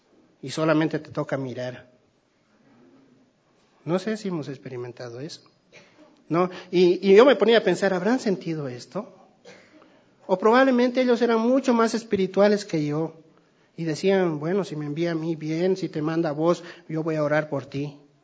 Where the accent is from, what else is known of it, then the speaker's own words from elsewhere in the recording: Tarija, Bolivia; born there; Yo soy nacido allá en Villavecia, al sur, cerca de Tarija, entonces también debe ser la influencia.